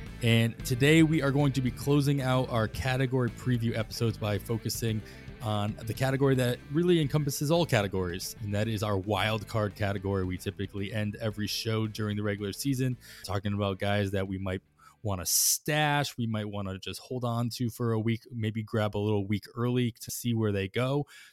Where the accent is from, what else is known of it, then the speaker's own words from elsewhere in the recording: Massachusetts, United States; I grew up in Western Mass. So I was the other way. I grew up with the high school and all that, and then I moved to Eastern Mass. I moved to Boston, and then I moved completely across the country to Oakland, California. And now I live in Indianapolis